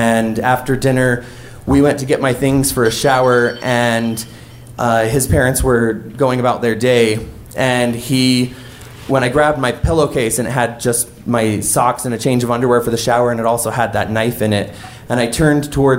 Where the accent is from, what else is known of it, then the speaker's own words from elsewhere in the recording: Wyoming, United States; It was quite a drive, 7 hours round trip from my hometown in Wyoming to come and meet with a therapist.